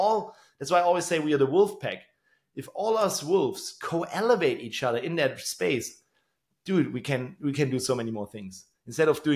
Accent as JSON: {"language": "English", "town": "Tübingen", "region": "Baden-Württemberg", "country": "Germany", "tie": "born or raised there", "second_language": "English", "said": "my hometown here in Tübingen"}